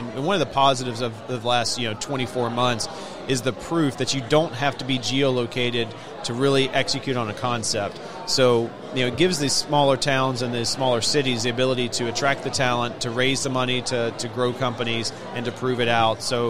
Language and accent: English; Atlanta, Georgia, United States; Well, I grew up here in Atlanta. I grew up on the South Side. I did not come from a very affluent family